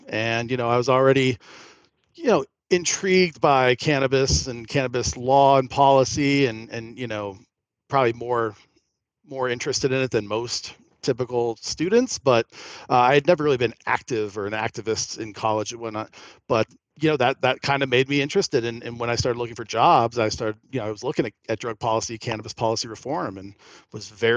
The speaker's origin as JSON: {"language": "English", "region": "Arizona", "country": "United States", "tie": "born or raised there", "said": "I'm originally from Arizona. My parents are from Ohio, but they moved to Arizona, and I was born there, grew up there, and immediately left there once I could when I graduated high school"}